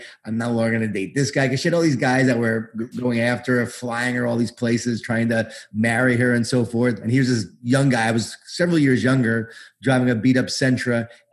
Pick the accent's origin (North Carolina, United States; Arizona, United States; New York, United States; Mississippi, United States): New York, United States; Smithtown; moved away as an adult; And so I grew up in Long Island, in Smithtown, Long Island, and went to college at Cornell University. And then after college, moved to Atlanta. I was 22 years old and wanted to create my life.